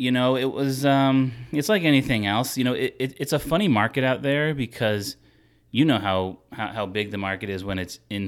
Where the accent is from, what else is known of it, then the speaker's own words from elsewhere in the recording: Pennsylvania, United States; Yeah, I'm originally from not too far from here. I grew up in the Poconos, went to Pocono Mountain High School, and I did attend Penn State.